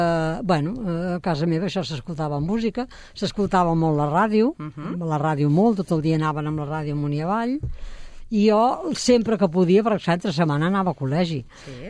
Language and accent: Catalan; Sabadell, Catalonia, Spain; born there; Jo vaig néixer a Sabadell, al carrer Papa Pius.